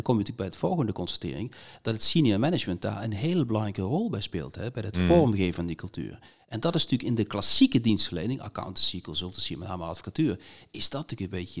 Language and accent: Dutch; Limburg, Netherlands; Misschien vind ik 100 als Limburger, maar jullie 140.